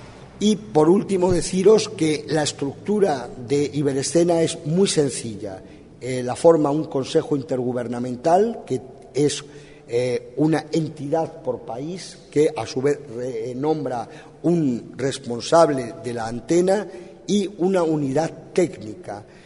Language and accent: Spanish; Uruguay; a mí como uruguayo